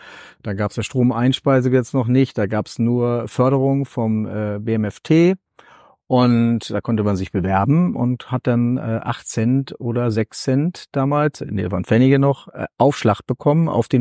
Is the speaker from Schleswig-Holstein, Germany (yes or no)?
yes; Schleswig-Holstein, Germany; Nordfriesland, wo ich herkomme